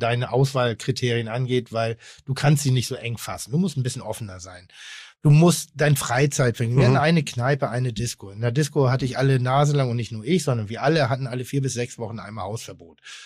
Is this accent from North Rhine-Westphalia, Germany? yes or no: no; Pinneberg, Schleswig-Holstein, Germany; ich komme vom Land. Ich komme jetzt nicht vom Dorf, aber ich komme aus Pinneberg.